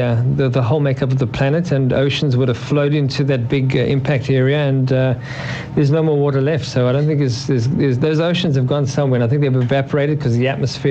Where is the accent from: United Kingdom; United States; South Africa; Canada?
South Africa; I'm from South Africa. We don't use miles.